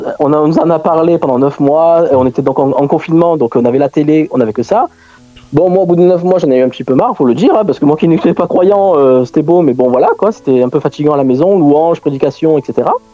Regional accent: Marseille, Provence-Alpes-Côte d'Azur, France; moved away as an adult; now in Gagny, France; je suis né à Marseille il y a 38 ans maintenant, donc j'ai 38 ans, comme on peut le dire, voilà. Donc j'ai vécu à Marseille jusqu'à l'âge de mes 18 ans. Suite à mes études, j'ai dû me déplacer à Toulon.

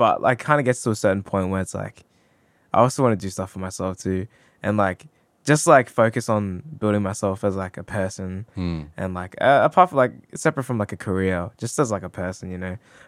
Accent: Fiji; And I was like, oh, okay, maybe you're like Fiji Indian. I'm Fiji Indian.

